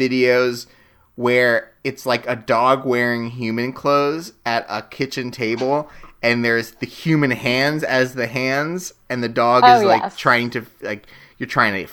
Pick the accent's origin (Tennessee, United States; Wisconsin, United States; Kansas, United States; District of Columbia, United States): Tennessee, United States; Nashville; born there; I was born in Nashville and moved 7 times.